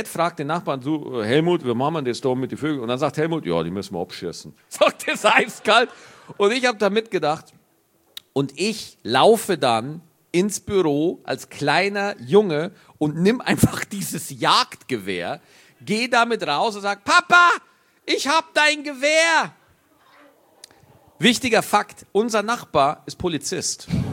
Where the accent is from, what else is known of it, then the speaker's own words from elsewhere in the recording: Bavaria, Germany; accent: Bavarian; Ich habe selber einen bayerischen Dialekt